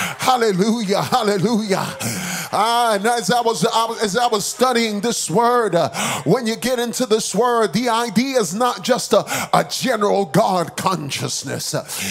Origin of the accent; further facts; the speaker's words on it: Bronx, New York, United States; as I was growing up in the Bronx, New York, that's where I grew up, and I'll never forget, we don't know much about animals in New York.